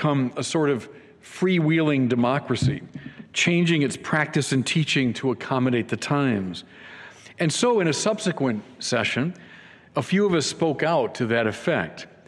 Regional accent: Chicago, Illinois, United States; Well, you know, I'm from Chicago, I know politics

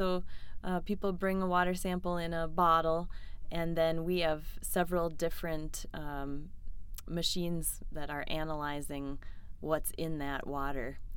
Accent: Minnesota, United States; Well, I grew up in Minnesota and actually grew up going to a lake cabin on Leech Lake, which is over by Walker, Minnesota.

